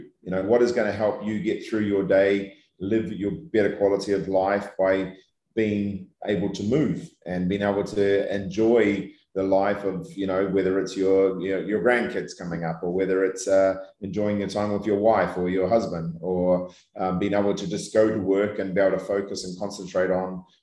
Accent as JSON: {"language": "English", "country": "New Zealand", "tie": "born or raised there", "said": "I was brought up in New Zealand, and obviously in New Zealand, the biggest thing down there was everyone's very, very active."}